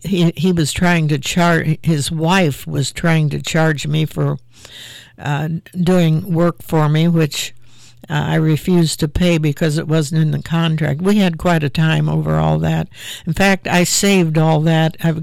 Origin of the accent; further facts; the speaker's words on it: Marion, Ohio, United States; Now, I'm from Marion, and everybody else was from other parts of the state.